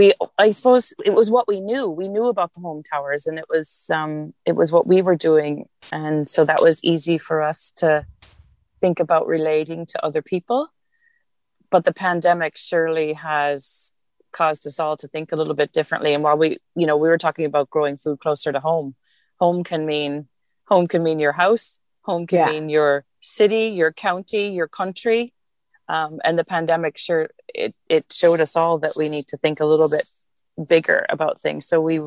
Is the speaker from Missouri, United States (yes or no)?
yes; Missouri, United States; Now, I'm from Missouri and Missouri is very traditional as well.